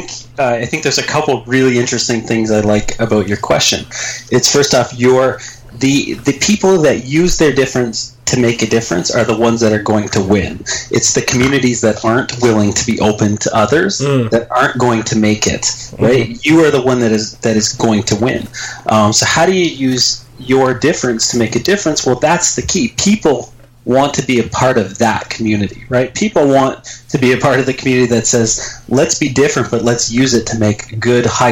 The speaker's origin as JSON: {"language": "English", "country": "Canada", "said": "I'm Canadian."}